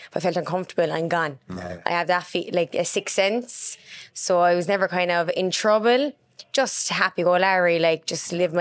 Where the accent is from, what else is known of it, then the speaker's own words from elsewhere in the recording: Mayfield, Munster, Ireland; Yeah, so I grew up in Mayfield. I moved out to the country for a few years as well. So we lived out in Carrignavar for like 10 years.